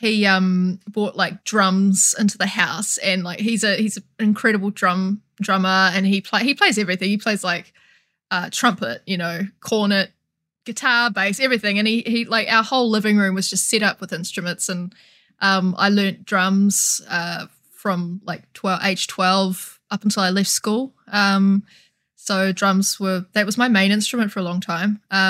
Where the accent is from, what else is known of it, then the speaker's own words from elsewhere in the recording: New Zealand; I'm from New Zealand. I'm a singer-songwriter.